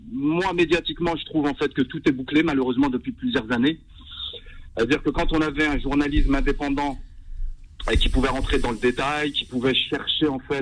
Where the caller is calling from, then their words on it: Mantes-la-Jolie, Île-de-France, France; Je viens de Mantes-la-Jolie.